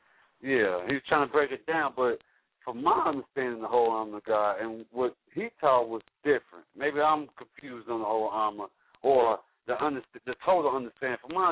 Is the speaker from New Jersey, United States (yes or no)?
no; Chicago, Illinois, United States; But I'm from Chicago where he come on at 12 here